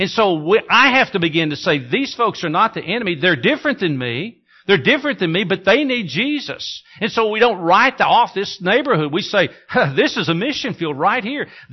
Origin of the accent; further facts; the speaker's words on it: Texas, United States; also born or lived in Missouri / Tennessee; now in Minnesota, United States; I grew up in Texas, I've lived in Missouri, I've lived in Tennessee, and now I've come as far north as I want to come here in Minnesota.